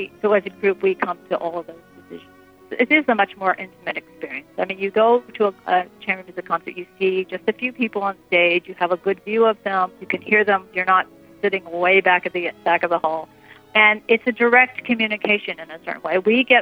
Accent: Miami, Florida, United States; moved away as an adult; I grew up in Miami, Florida, and I went northeast to Boston to study for my undergraduate degree

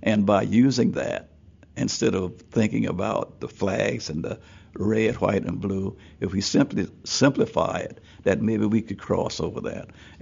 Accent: South Carolina, United States; And the fact that I'm from South Carolina, where the Civil War started, I'm from South Carolina, where a flag was flown on top of our state house.

